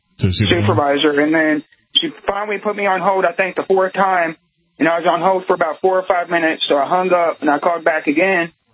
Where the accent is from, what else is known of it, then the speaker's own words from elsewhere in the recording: Oklahoma, United States; Yeah, it's pretty scary because I came from the Oklahoma area. I used to cop walk down there before I came up here